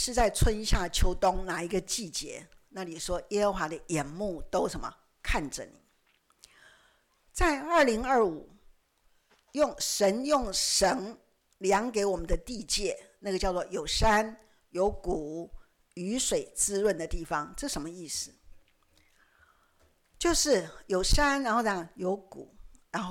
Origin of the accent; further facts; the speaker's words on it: Taiwan; 可是我们台湾人怎样？就根本无所谓